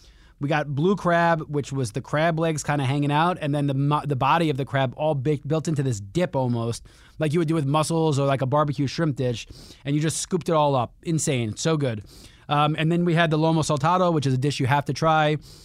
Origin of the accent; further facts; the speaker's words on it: New York, United States; Being a New Yorker, I love my Chinese food.